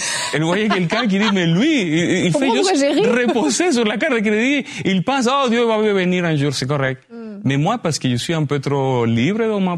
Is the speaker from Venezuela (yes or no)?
yes; Venezuela; French is a second language; ma femme, elle vient de Moldavie, moi, je viens du Venezuela.